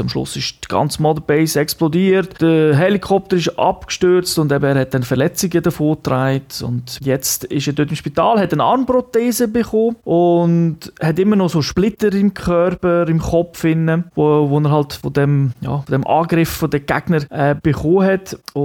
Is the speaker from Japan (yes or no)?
yes; Japan; Ich denke, als Japaner sowieso hat man eine spezielle Beziehung zu Atomwaffen, weil man es halt tragisch erlebt hat, was da alles kann passieren.